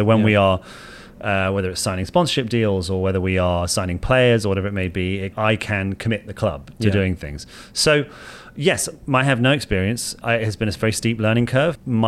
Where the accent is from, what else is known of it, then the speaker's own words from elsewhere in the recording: Bootle, North West England, United Kingdom; accent: Bootle; As you can hear from my thick Bootle accent, I'm nowhere near Liverpool.